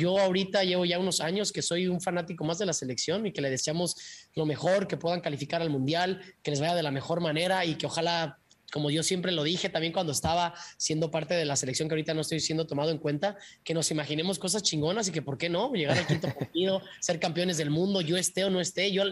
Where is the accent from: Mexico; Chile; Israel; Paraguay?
Mexico; todos los que somos mexicanos